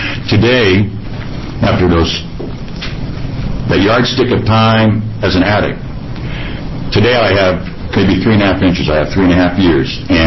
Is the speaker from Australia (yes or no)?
no; Eugene, Oregon, United States; I'm from Eugene, Oregon.